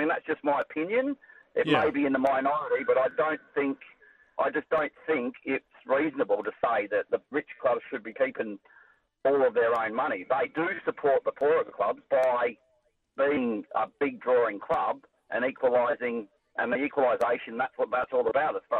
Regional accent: South Australia, Australia; I come from God's country.

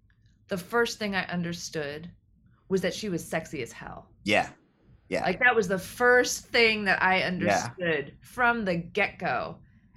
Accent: New Mexico, United States; Obviously Bollywood has a huge, huge film output, but I didn't grow up in India, and in New Mexico, we didn't get a lot of Bollywood movies.

